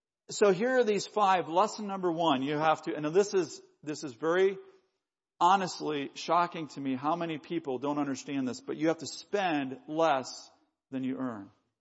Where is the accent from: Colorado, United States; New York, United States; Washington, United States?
Colorado, United States; Now, I'm from Colorado, so we already started a mile high.